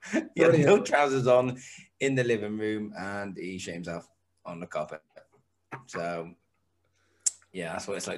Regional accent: Tewkesbury, South West England, United Kingdom; My kids didn't get shot at then, like yours, because we're from Tewkesbury.

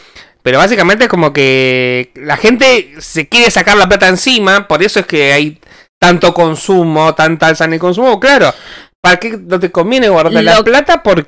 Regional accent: Venezuela; now in Argentina; soy venezolana y les digo que es la mejor manera de ahorrar. Ahora en Argentina también tengo que hacerlo.

